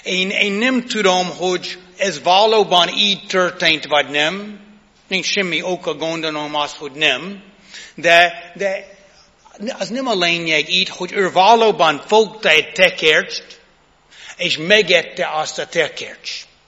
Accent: United States; Hungarian is a second language; De tudjátok, hogy én az Egyesült Államokból jöttem. Amikor mi az Egyesült Államokban eszünk egy gofrit, mit teszünk rá?

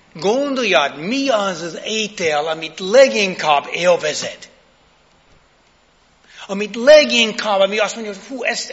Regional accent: United States; Hungarian is a second language; De tudjátok, hogy én az Egyesült Államokból jöttem. Amikor mi az Egyesült Államokban eszünk egy gofrit, mit teszünk rá?

